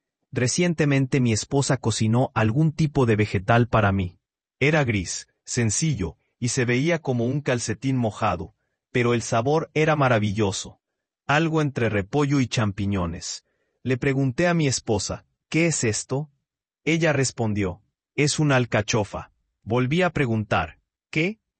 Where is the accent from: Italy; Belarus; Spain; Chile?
Belarus; Spanish is a second language; Yo soy originario de Bielorrusia, y de niño vi a menudo comerciales en la televisión